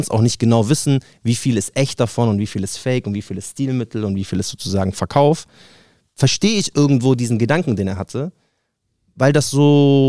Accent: Munich, Bavaria, Germany; ich komme aus München.

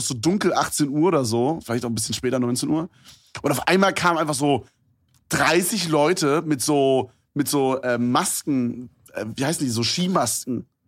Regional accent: Brandenburg, Germany; Ja, Brandenburg. Bisschen Brandenburg.

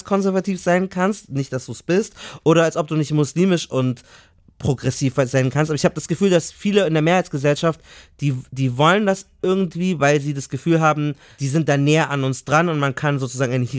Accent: Palestine; ich bin aus Palästina.

